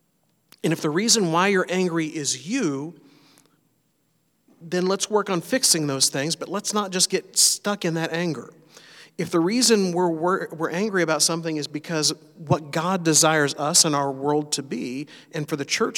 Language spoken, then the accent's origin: English; Searcy, Arkansas, United States; And I come from Searcy, Arkansas